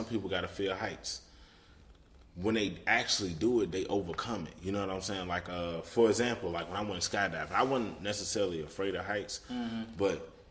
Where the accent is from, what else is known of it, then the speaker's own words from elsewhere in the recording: New York, United States; I'm from New York. I'm from New York.